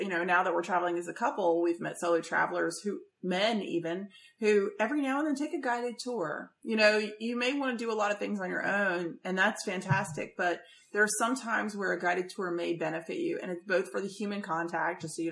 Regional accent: United States; And as an American, I just don't, we're just not used

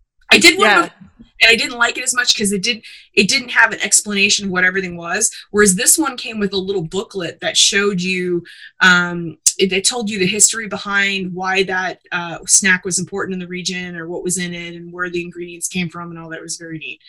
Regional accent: Wisconsin, United States; I grew up in Southern Wisconsin by Northern Illinois

